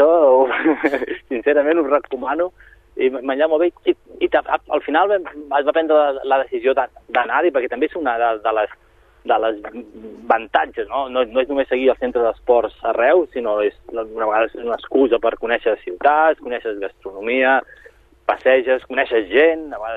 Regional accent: Sabadell, Catalonia, Spain; home, soc de Sabadell, he vingut a veure el partit però l'han suspès

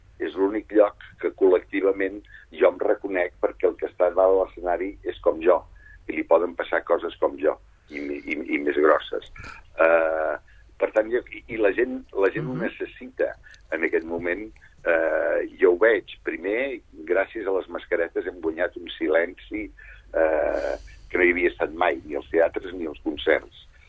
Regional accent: Catalonia, Spain; Fa gairebé 4 anys, 3 anys que no soc de Catalunya

